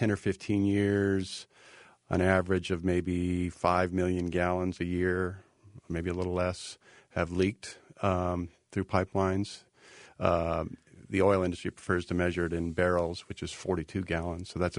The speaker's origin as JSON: {"language": "English", "town": "Billings", "region": "Montana", "country": "United States", "tie": "born or raised there", "said": "an Exxon pipeline in Laurel, Montana, close to where I grew up in Billings"}